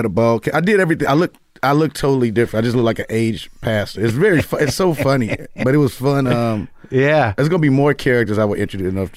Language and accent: English; Chicago, Illinois, United States; moved away as an adult; also born or lived in New York; Well, I'm from Chicago, but I lived in New York for 2 years, and then I came here once Carmichael's show happened.